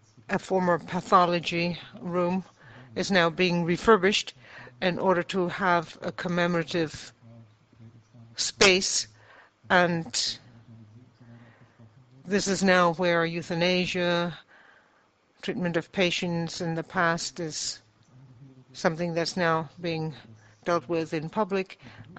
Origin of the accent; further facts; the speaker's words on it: Oldenburg, Lower Saxony, Germany; I'm from Oldenburg, and we have a clinic on the border of the town of Oldenburg